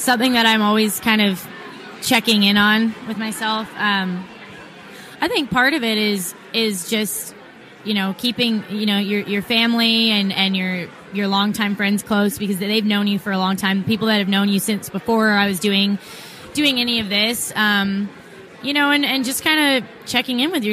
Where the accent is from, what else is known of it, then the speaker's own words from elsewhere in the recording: Bowmanville, Ontario, Canada; I grew up in Bowmanville, Ontario.